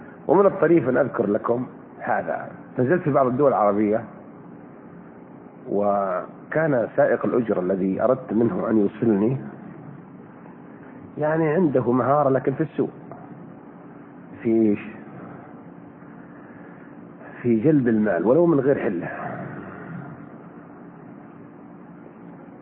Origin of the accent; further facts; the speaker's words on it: Kuwait; قلت ترى انا من الكويت